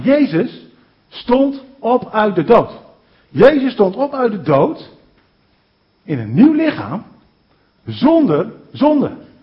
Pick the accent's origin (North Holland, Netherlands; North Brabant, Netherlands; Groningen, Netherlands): Groningen, Netherlands; Delfzijl; En ik ben in Delzijl opgevoed met de woorden: Hij komt spoedig.